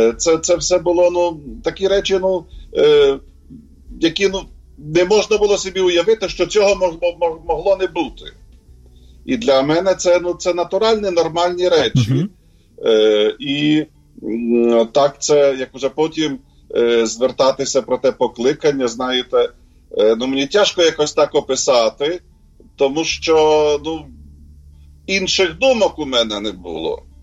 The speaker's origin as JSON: {"language": "Ukrainian", "town": "Zhytomyr", "region": "Zhytomyr Oblast", "country": "Ukraine", "tie": "born there", "said": "народився я в Житомирі, в католицькій родині."}